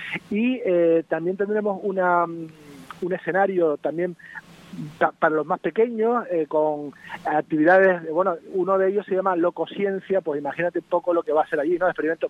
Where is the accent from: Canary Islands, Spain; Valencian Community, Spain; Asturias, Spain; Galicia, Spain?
Canary Islands, Spain; La Orotava; Pues porque yo soy de la Orotava.